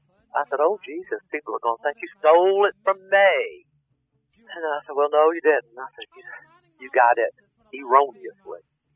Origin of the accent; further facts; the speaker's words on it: Savannah, Georgia, United States; Grew up in Savannah, Georgia, land of the oleanders and the wisteria, the Spanish moss.